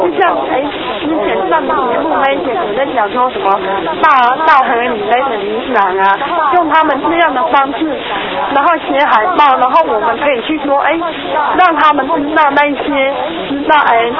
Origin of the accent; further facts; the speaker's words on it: Taiwan; 因为我觉得像这样你欺负我们台湾人